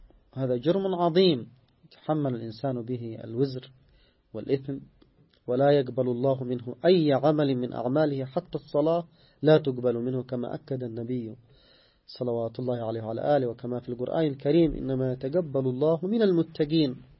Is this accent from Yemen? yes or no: yes; Yemen; تصبح عادة يستمر عليها من أجل القات مثلا عندنا في اليمن